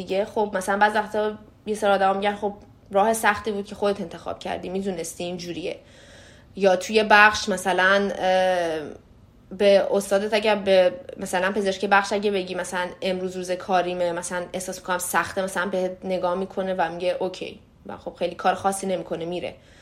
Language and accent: Persian; Iran; به خاطر اینکه من ایرانیم